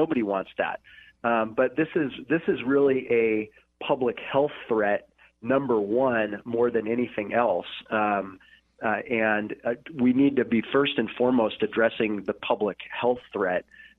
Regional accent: Washington, United States; You know, I'm from Snohomish County. I'm representing Snohomish County, so I'm not going to comment on that.

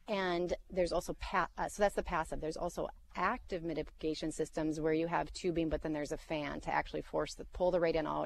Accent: Bismarck, North Dakota, United States; now in Horace, United States; And growing up in Bismarck, I didn't have air conditioning in our house growing up, so we always had our windows open. But nowadays, our house in Horace, we have our windows closed

